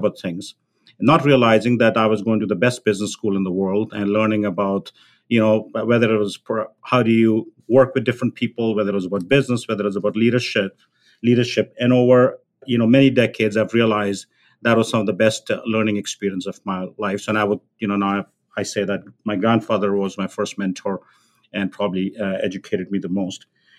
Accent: India; I grew up in India and my grandfather had mobility issues and he lived with us throughout his life.

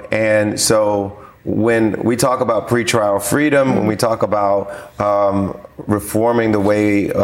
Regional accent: Springfield, Ohio, United States; Well, growing up in Springfield, Ohio, I had many family members that interacted with the criminal justice system.

